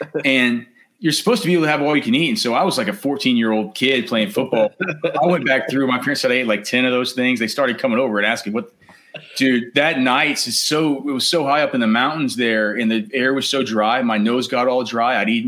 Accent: Texas, United States; And, of course, we grew up down here in Texas.

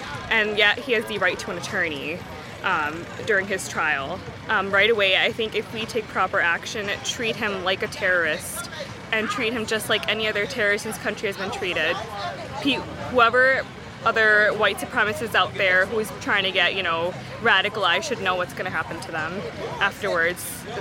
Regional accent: Amherst, New York, United States; I'm from Amherst, New York.

